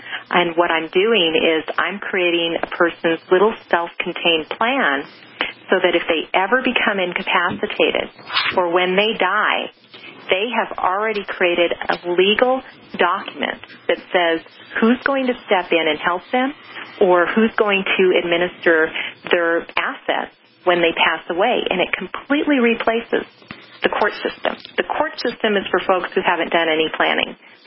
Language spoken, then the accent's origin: English; Idaho, United States; In places like my home state of Idaho, it's typically not a problem.